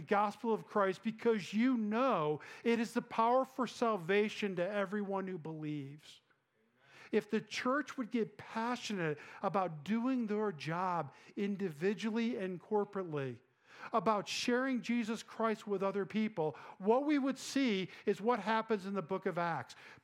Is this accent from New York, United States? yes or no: yes; Vestal, New York, United States; I love telling stories about growing up in Vestal and playing sports and things we did when we were kids and crazy things.